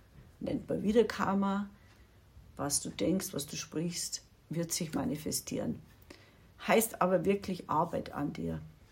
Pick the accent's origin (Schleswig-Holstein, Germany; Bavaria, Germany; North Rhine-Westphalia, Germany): Bavaria, Germany; born there; ich bin ja in Bayern geboren und ich liebe es, bayerisch zu sein